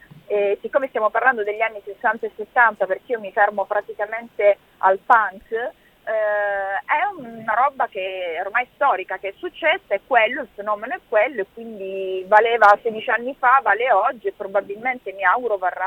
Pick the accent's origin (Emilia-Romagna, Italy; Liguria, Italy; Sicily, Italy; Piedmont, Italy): Sicily, Italy; Palermo; Alcune le ho raggiunte telefonicamente proprio da Palermo, all'epoca stavo ancora nella mia città natale